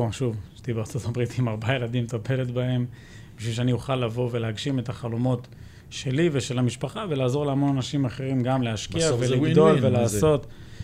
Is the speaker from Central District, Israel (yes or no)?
no; Jerusalem, Jerusalem District, Israel; גדלנו ביישוב קטן, זאת אומרת, גדלתי בירושלים, אבל גרנו ביישוב בישראל